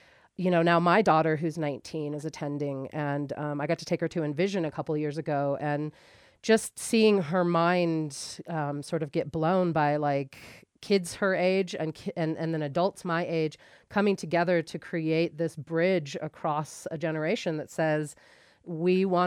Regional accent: San Francisco, California, United States; I'm a raver from San Francisco from the late 80s, early 90s

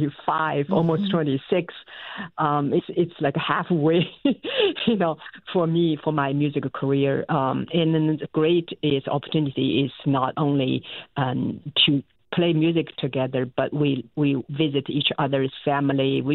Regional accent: China; English is a second language; Well, the I grew up in China and I played the traditional instruments called pipa.

